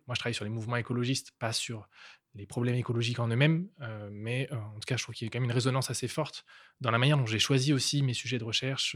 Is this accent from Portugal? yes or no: no; France; now in Switzerland; Je suis français, mais je travaille en Suisse maintenant